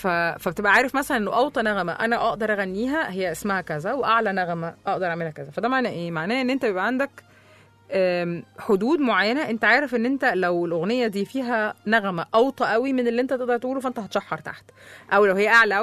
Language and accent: Arabic; Egypt; بكلم لبناني يعني من كتر ما سمعت اتقنت اللهجه عند اصحاب لبنانيين، وانت ببلش احكي لبناني ما بيقعدوا يصدقوا اني مصريه يعني اول ما رحت على لبنان ما عادوا يصدقوا اني مصريه على كتر ما بحكي